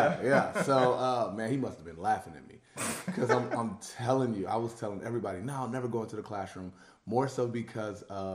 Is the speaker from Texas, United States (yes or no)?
yes; Houston, Texas, United States; also born or lived in Dallas / Durant, Oklahoma; I'm a Nigerian born. I'm a Nigerian-American born citizen. I was raised here in Houston, but I like to say that, you know, I've also been raised in Dallas when I spent time in Dallas. I like to say that I was also raised in Oklahoma, Durant, Oklahoma